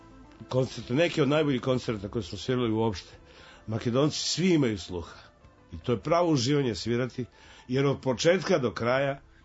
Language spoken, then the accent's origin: Serbian; Čačak, Šumadija and Western Serbia, Serbia; mislim da je … Sa svim dovoljan omaž mome rodnom gradu, koga se nikad nisam odrekao i niti ću ga se odreći.